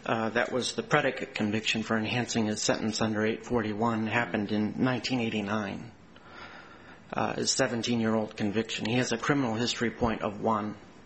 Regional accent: Missoula, Montana, United States; from Missoula, Montana.

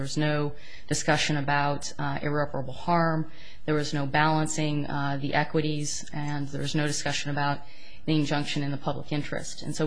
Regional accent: Oregon, United States; And in fact, I know in my home state of Oregon, there's actually a pretty vibrant tourist economy around burns

